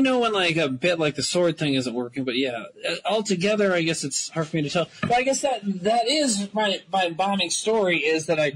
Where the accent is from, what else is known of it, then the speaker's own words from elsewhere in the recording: Watertown, United States; It was a Christmas party that I did in my hometown, Watertown, in 2000, I want to say 13, but I'm not sure.